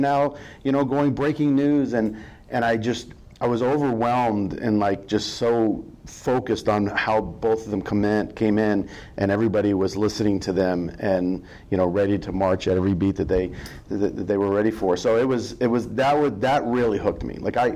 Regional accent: Fort Bragg, North Carolina, United States; also born or lived in Japan / Germany / Connecticut; I'm an Army brat. So I was born in Japan. I've lived in Germany for a year and a half. I spent most of my younger years in Fort Bragg, North Carolina, and then ultimately moved to Connecticut to live with my grandparents

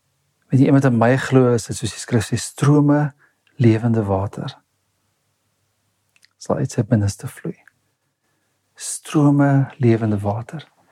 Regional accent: Pretoria, Gauteng, South Africa; also born or lived in Western Cape; Ek het in Pretoria groot geword, meestal of in Gauteng. En ons is Natal toe en ek was net verwonderd oor die see. En toe trek ons Kaap toe

